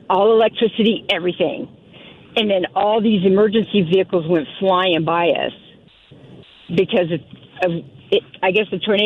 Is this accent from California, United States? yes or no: no; Kansas, United States; now in Puyallup, United States; Oh, yes. I grew up on Sonic because I grew up in southeast Kansas, and we grew up on Sonic.